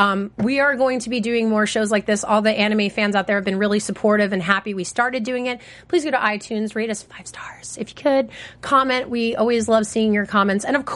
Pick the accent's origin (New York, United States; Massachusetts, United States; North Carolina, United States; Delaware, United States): New York, United States; I'm also from New York originally, and I have ADHD